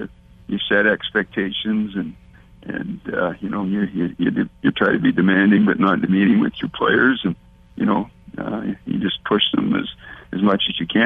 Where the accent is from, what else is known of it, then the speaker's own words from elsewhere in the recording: Manitoba, Canada; Well, I think growing up in Manitoba, you always identify with hockey in the province